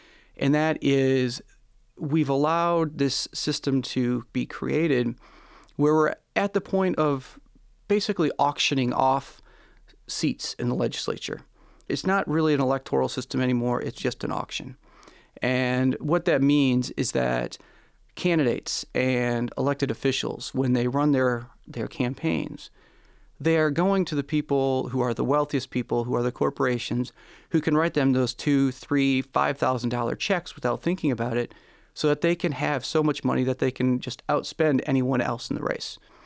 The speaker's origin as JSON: {"language": "English", "region": "Michigan", "country": "United States", "tie": "born or raised there", "said": "I grew up in Michigan. I've been here pretty much all my life. I come from a family up north, a family farming in Alpena area."}